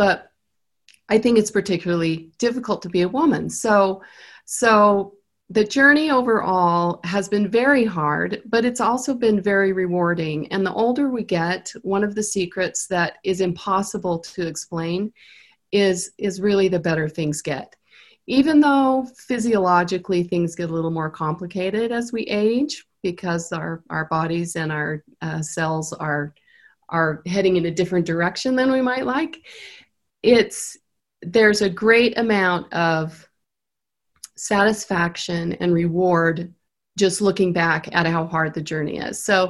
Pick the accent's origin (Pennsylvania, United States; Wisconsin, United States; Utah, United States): Utah, United States; also born or lived in East Coast; So I was born in the East Coast, but raised primarily in school years here in Utah. And so I kind of think of myself as a Utah native.